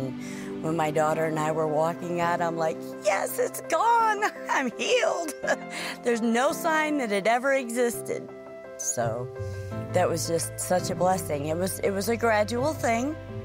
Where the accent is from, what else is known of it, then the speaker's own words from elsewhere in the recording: Bell, Missouri, United States; I'm actually from Bell, Missouri.